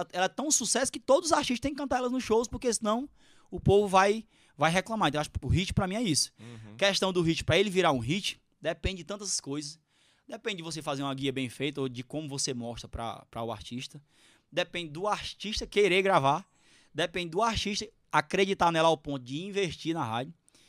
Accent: Northeast Region, Brazil; é porque eu sou do Nordeste, né? Eu sou do interior, então nasci no forró, dentro do berço do forró.

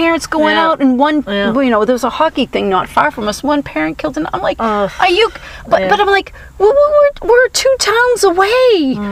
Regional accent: Boston, Massachusetts, United States; I always joke because I meet people and if they find out I'm from the Boston area, they're like, yeah, all the, you know, Patriots and the Red Sox

